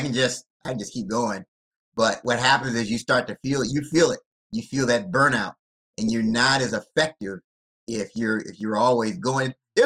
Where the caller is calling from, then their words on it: Clinton, Maryland, United States; I'm 20 minutes. I'm 20 minutes from the city. I'm at Clinton, Maryland is the name of my area. So we're 20 minutes from D.C.